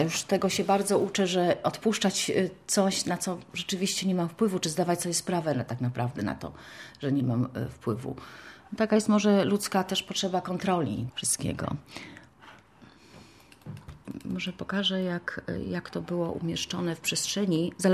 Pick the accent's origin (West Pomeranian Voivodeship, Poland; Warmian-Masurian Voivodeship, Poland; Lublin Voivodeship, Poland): West Pomeranian Voivodeship, Poland; Szczecin; moved away as an adult; now in Gdańsk, Poland; ja pochodzę ze Szczecina, prawda? Wyjechałam tam mając 19 lat, tym zdając tutaj do Akademii Sztuk Pięknych w Gdańsku